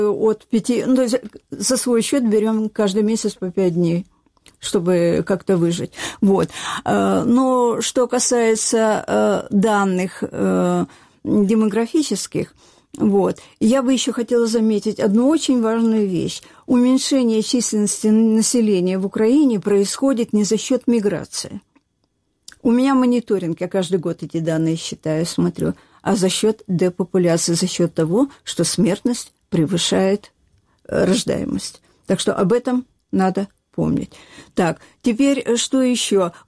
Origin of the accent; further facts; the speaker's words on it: Russia; moved away as an adult; now in Kyiv, Ukraine; Я очень давно приехала из России. Я приехала в Киев по распределению молодых специалистов.